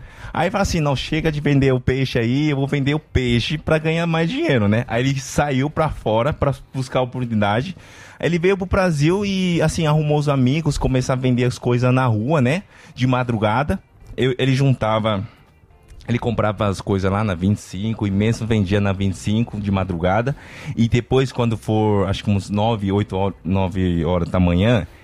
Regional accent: Putian, Fujian, China; Portuguese is a second language; Eu sou de sul da China, é perto do Taiwan. Entendeu? Uma cidade chama Putin.

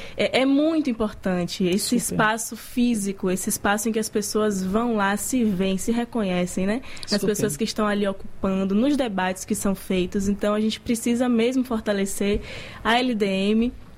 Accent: Esplanada, Bahia, Brazil; also born or lived in Salvador; Mas eu sou de Esplanada, no interior aqui da Bahia, né? Nasci aqui em Salvador, mas cresci lá, minha família é de lá.

